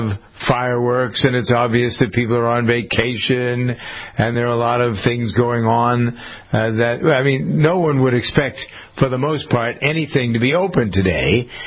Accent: Framingham, Massachusetts, United States; There's one going on the courthouse here in my hometown of Framingham.

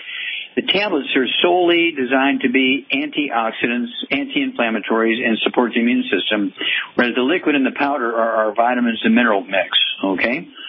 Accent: Missouri, United States; Okay, Chuck, let's go to my home state, Missouri, the Mighty Mo.

